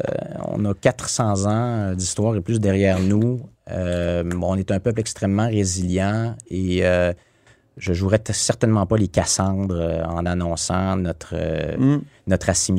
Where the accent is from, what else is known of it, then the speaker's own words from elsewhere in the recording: Quebec, Canada; moi, je suis du Québec et je suis un Québécois